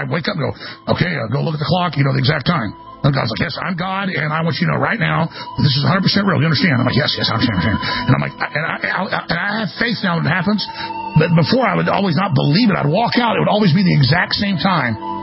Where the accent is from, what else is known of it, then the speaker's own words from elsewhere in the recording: Dallas, Texas, United States; where I grew up in Dallas.